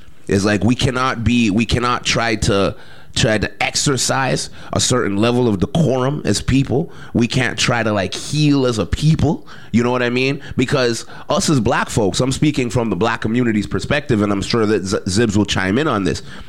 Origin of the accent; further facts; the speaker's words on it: Montreal, Quebec, Canada; I grew up with this tapestry. I grew up in NDG. I grew up on Walkley, which was literally the ghetto, the hub of black folks and people of color, immigrants.